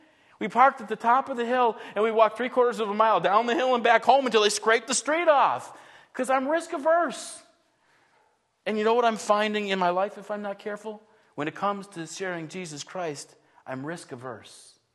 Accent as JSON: {"language": "English", "town": "Buffalo", "region": "New York", "country": "United States", "tie": "born or raised there", "said": "I grew up in Buffalo, New York."}